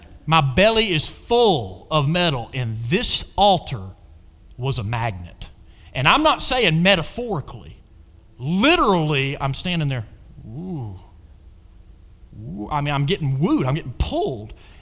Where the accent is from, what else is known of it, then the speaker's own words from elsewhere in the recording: Athens, Georgia, United States; I was born and raised in Athens, Georgia.